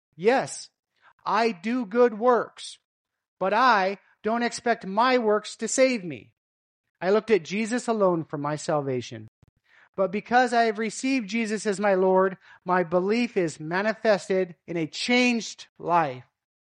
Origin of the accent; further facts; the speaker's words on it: United States; as I've been in Asia for a while, you know, I come from American